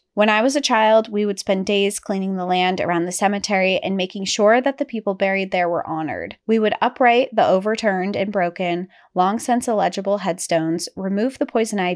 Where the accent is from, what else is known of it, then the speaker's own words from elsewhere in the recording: Arkansas, United States; born there; I broke tradition a little as the sixth since I was born in North Arkansas.